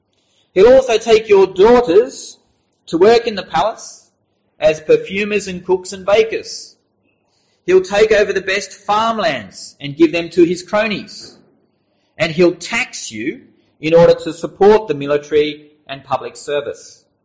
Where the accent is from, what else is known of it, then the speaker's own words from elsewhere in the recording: Australia; growing up in Australia, which is a democratic nation